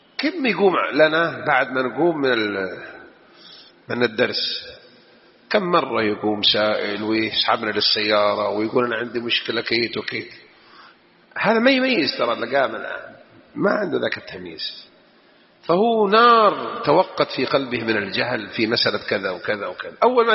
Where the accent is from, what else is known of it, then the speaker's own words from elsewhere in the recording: Jeddah, Makkah Province, Saudi Arabia; باللغة الحجازية عندنا في جدة هنا أو المكاوية